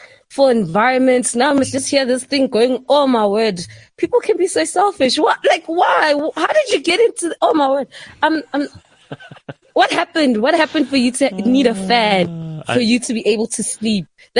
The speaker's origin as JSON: {"language": "English", "region": "Gauteng", "country": "South Africa", "said": "And the fact that I'm from the East Rand"}